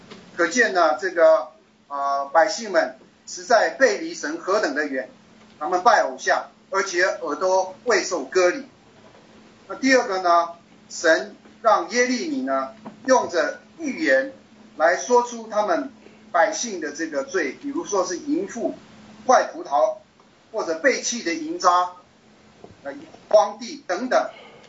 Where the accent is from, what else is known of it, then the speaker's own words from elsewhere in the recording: Canada; 我是加拿大的